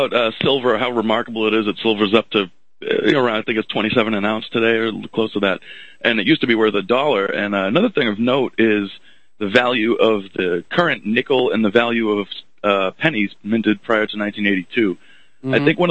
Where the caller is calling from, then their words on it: Nashua, New Hampshire, United States; I'm calling from Nashua.